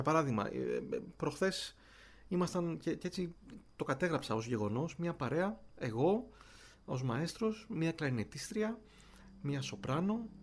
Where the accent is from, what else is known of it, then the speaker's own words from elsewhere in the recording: Thessaloniki, Central Macedonia, Greece; now in Vienna, Austria; Ως Θεσσαλονικιός μεγάλωσα με τον Ερωτικό